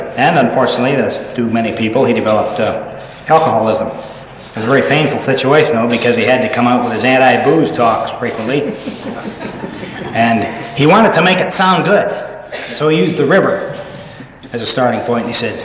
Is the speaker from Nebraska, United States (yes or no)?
yes; Omaha, Nebraska, United States; I come from Omaha, Nebraska, and that's at some spot to the west.